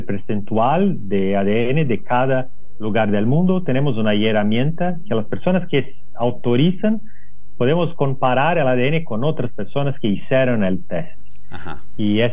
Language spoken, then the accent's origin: Spanish; São Paulo, Brazil; first language Portuguese; Spanish is a second language; Sí, yo soy de acá. Sí. Bueno, yo hablo portugués, yo voy a hacer el mejor que puedo hablando el castellano.